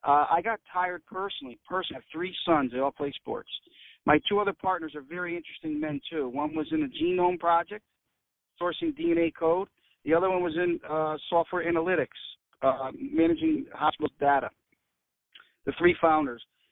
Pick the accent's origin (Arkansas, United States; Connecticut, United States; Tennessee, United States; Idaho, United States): Connecticut, United States; West Haven; from a kid growing up in West Haven, Connecticut, behind the shopping plaza, rolling dice, pitching quarters, and flipping baseball cards.